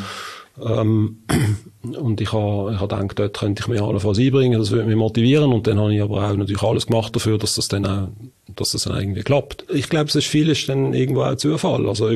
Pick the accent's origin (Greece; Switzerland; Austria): Switzerland; Binningen, Basel-Landschaft; Ja, also aufgewachsen bin ich in Binningen. Mhm. Dann bin ich, habe ich relativ lange in Basel gelebt. Mhm. Jetzt wieder in Bottmigen.